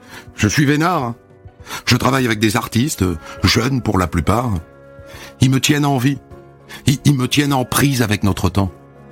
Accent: Montpellier, Occitanie, France; J'ai grandi à Montpellier.

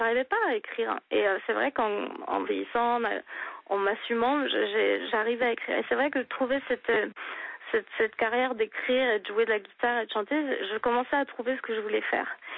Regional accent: France; moved away as an adult; now in United States; Vous êtes intelligent et vous avez... cette éducation et cette bâtisse française, dans le sens où nous, les Français, comme on grandit, on vit pas sur les crédits

